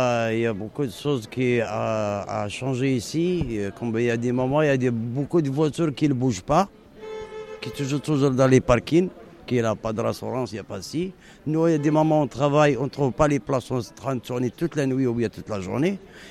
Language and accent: French; Saint-Quentin, Hauts-de-France, France; Je suis de l'Aisne, parce qu'avant que j'étais dans l'Aisne, à Saint-Quentin